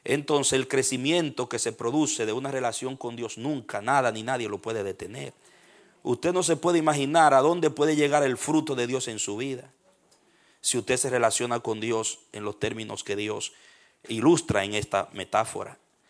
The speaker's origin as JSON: {"language": "Spanish", "region": "San Pedro de Macorís", "country": "Dominican Republic", "said": "para los petromacorizanos, los que somos de San Pedro de Macorís aquí"}